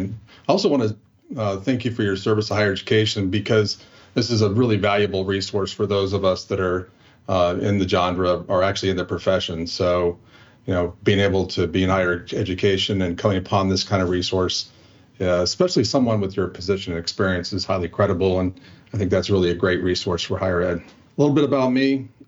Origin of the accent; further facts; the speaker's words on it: California, United States; That kind of led to an offer out at Santa Monica College in California, my home state.